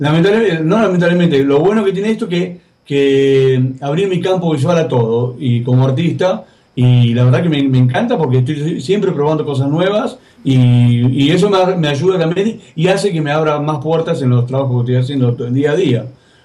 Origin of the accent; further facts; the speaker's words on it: Argentina; me quiero quedar acá en Argentina por lo menos, seguir apostando al cine latinoamericano y seguir apostando acá en mi país